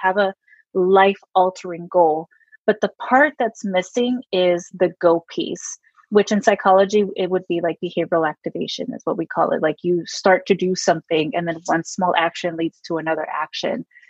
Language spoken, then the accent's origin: English; San Diego, California, United States; So I'm Mexican American and I grew up here in San Diego, and I grew up very like culturally Mexican.